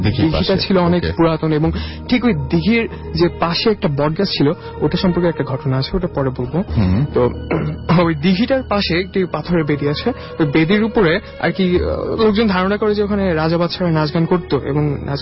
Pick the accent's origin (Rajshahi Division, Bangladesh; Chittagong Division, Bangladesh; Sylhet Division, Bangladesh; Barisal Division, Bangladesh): Rajshahi Division, Bangladesh; Natore; now in Dhaka, Bangladesh; আমি ঢাকায় থাকি এবং আমি নাটোরে একজন ছেলে